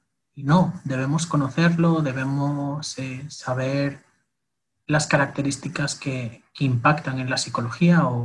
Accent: Spain; yo voy a romper como español

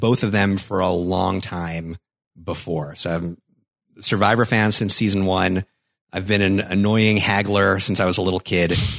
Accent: New York, United States; And I think, so growing up in New York, I was a big haggler.

